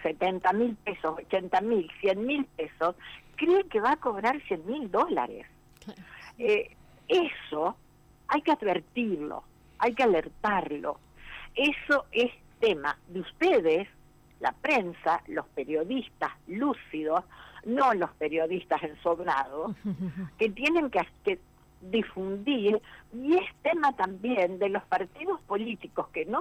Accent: Argentina; nosotros como pueblo argentino

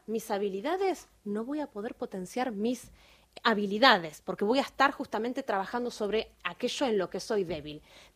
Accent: San Antonio de Areco, Buenos Aires Province, Argentina; Soy oriunda de Areco.

